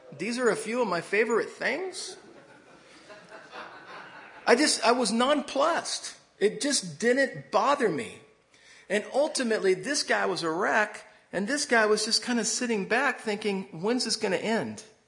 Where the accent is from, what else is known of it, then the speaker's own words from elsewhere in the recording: United States; What are they going to do to me? I'm an American. I just knew it. I'm an American.